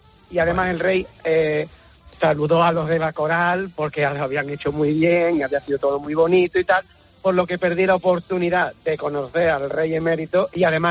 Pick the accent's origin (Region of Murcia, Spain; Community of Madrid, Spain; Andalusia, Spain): Andalusia, Spain; Sanlúcar de Barrameda; Y tan especial que yo soy de Sanlúcar